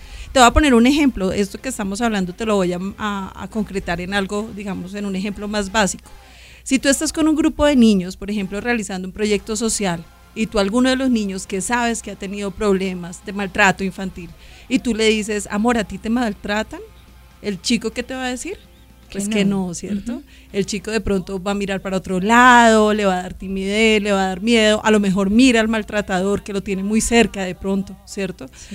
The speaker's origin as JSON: {"language": "Spanish", "country": "Colombia", "said": "soy un ciudadano, un colombiano más, una colombiana más preocupada por lo que sucede en el país"}